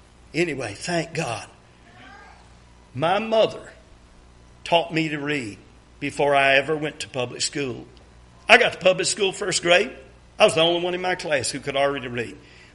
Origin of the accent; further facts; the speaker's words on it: United States; I was born and raised in America.